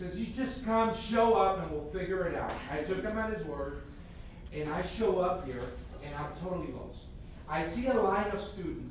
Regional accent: Matamoros, Tamaulipas, Mexico; I grew up in Mexico, and I'm one of those kids that as my mom is ready to have me. This is living in the border town of Matamoros.

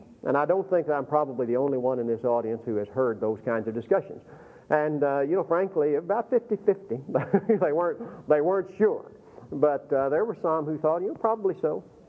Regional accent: Anson, Texas, United States; also born or lived in Abilene; grew up 20 miles from where I stand, over in Anson. Born in Hendricks Hospital here in 1945, and I grew up in Anson, Texas.

